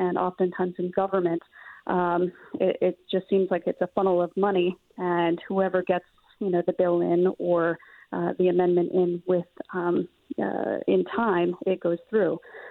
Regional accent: Maine, United States; I grew up here in Maine, and I love the outdoors.

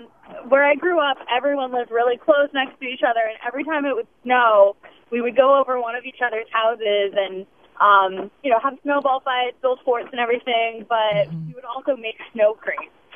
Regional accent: Groton, Connecticut, United States; The memory I remember most from growing up in Groton City, it's over by Long Island Sound in southeastern Connecticut, is making snow cream.

